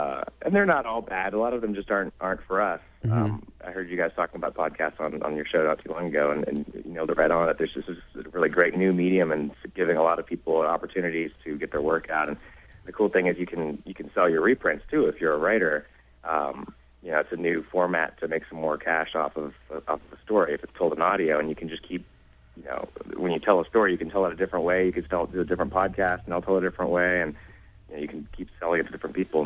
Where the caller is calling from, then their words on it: Baltimore, Maryland, United States; I'm actually in Baltimore, Maryland right now.